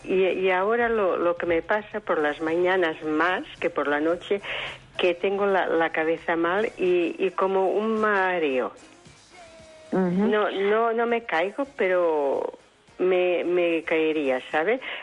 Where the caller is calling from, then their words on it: Barcelona, Catalonia, Spain; de Barcelona, que hace 20 días que llamé